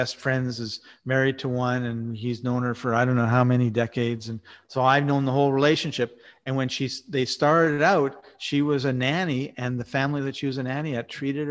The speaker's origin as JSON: {"language": "English", "town": "Winnipeg", "region": "Manitoba", "country": "Canada", "said": "I'm from Winnipeg, Manitoba, Canada"}